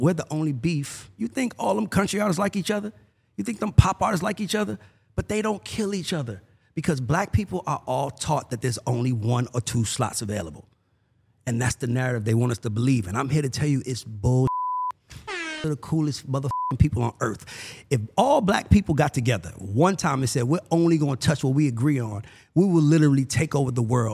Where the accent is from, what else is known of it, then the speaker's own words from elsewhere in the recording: College Park, Georgia, United States; No, I'm from College Park, Georgia, Gobby Road, Old National, Hidden Woods, Old Town Villa.